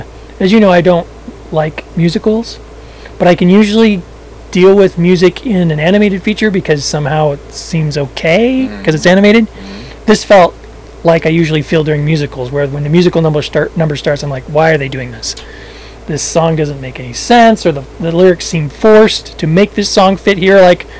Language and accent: English; United Kingdom; Well, then I'm really bad at being British.